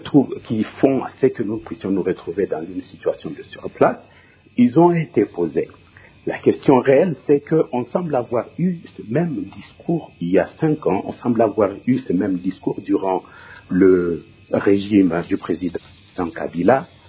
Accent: DR Congo; que nous avons des problèmes internes en tant que Congolais, il faut savoir bâtir sur des solutions congolaises

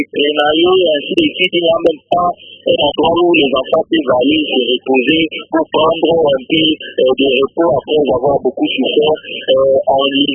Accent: Mbandaka, Équateur, DR Congo; je sois né congolais et précisément dans la ville de l'Équateur, mais dans la province de l'Équateur, voulais-je dire. En tout cas, ici en Mbandaka

